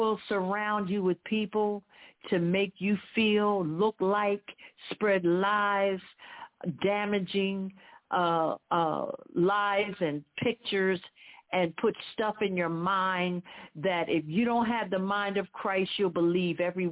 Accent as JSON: {"language": "English", "town": "Philadelphia", "region": "Pennsylvania", "country": "United States", "tie": "born or raised there", "said": "the church I grew up in Philadelphia after I got saved."}